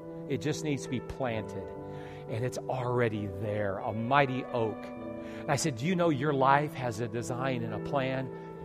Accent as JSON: {"language": "English", "town": "Detroit", "region": "Michigan", "country": "United States", "tie": "born or raised there", "said": "A little boy born and raised in South Detroit, you know, a little journey goes along with."}